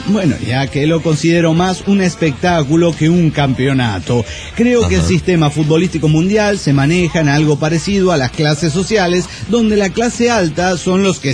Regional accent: Chiapas, Mexico; de Chiapas

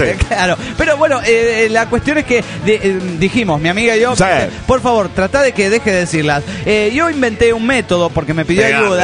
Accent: Ibarra, Imbabura, Ecuador; de Ibarra, Ecuador.

